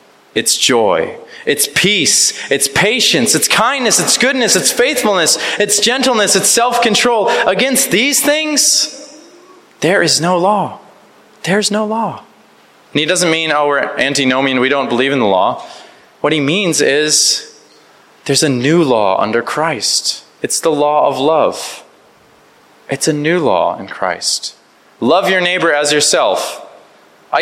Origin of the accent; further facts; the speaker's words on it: United States; You can forgive me. I'm American. So we're like, here it is.